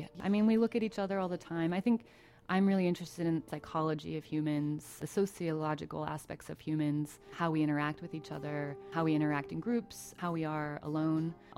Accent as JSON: {"language": "English", "town": "Williamsport", "region": "Pennsylvania", "country": "United States", "tie": "born or raised there", "said": "I'm from Williamsport. I grew up in Loyal Sock, and I graduated from Loyal Sock High School in 2000."}